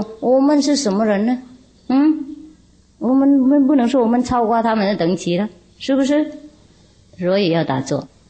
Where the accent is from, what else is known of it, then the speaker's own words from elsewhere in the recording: Vietnam; first language Vietnamese; Chinese is a second language; 我们越南话有一句说啊，小孩是冤家，太太丈夫是野豹。